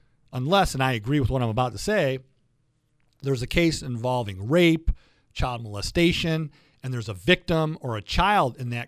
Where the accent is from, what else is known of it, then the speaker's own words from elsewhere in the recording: Detroit, Michigan, United States; So Metro Airport, where I'm from Metro Detroit